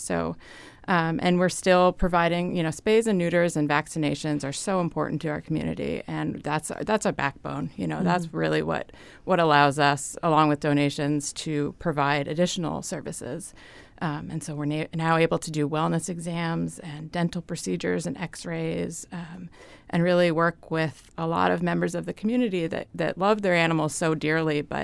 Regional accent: New Jersey, United States; I grew up in New Jersey and had volunteered at a little local SPCA there and just loved the work.

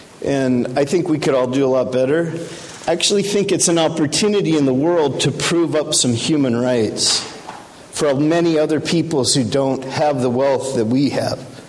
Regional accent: Montana, United States; I'm an Indian from Montana, and I'm an environmental sociologist

